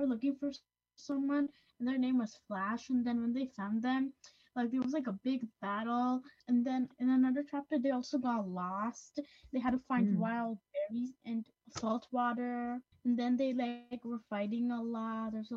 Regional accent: Hudson, New York, United States; I'm 9 years old, and I'm also from Hudson.

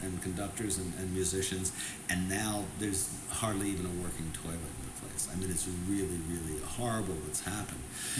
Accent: United States; also born or lived in Philadelphia; But then being an American, of course, you're always just surrounded by pop music.

